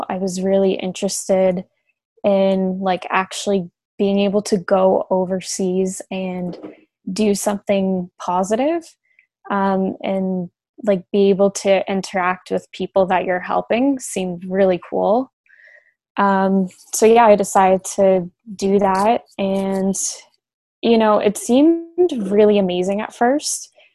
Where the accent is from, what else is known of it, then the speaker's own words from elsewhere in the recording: Guelph, Ontario, Canada; also born or lived in Toronto; I was born and raised in Guelph. Basically, lived here my whole life. And I went to live in Toronto for, 4 or 5 years for school to complete my diploma. And then, I moved back now with COVID